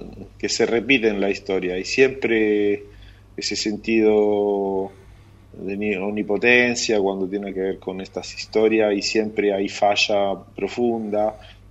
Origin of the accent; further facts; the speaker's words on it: Rome, Lazio, Italy; Spanish is a second language; Soy italiano, romano